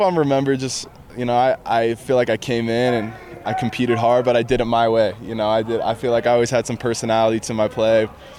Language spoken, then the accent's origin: English; Utah, United States; I'm from Utah. You know, my dream was to play BYU football, and I did that.